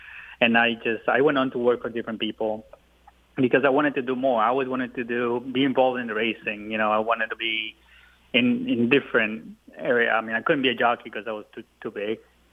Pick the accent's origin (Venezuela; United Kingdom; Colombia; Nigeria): Colombia; now in United States; We had passion for horses growing up in Colombia.